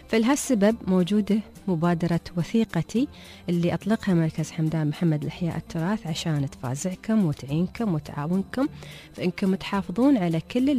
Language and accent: Arabic; Dubai, United Arab Emirates; موجودة عندنا في دبي